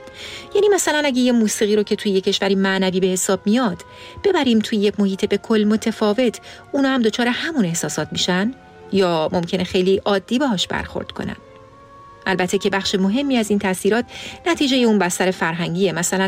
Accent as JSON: {"language": "Persian", "country": "Iran", "tie": "born or raised there", "said": "ما فارسی زبونای مسلمون که توی ایران بزرگ شدیم"}